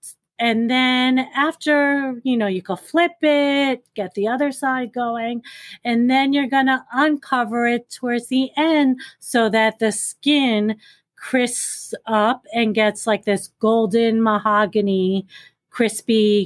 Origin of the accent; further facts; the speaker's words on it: New York, United States; I know, but we're from New York. We got to say pecan pie.